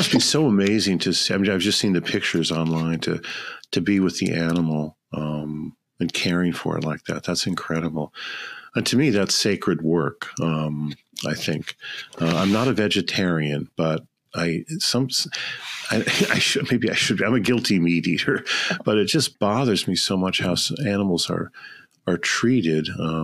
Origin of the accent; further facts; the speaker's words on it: Chicago, Illinois, United States; Yeah, no, I mean, I grew up with in Chicago.